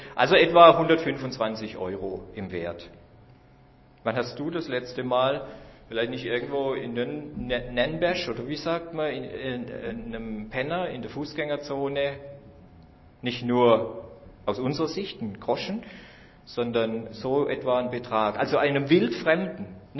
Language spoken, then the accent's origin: German; Gechingen, Baden-Württemberg, Germany; Wir Christen in Deutenbach und Stein und Nürnberg und Gechingen, wo ich herkomme, wir machen den Unterschied.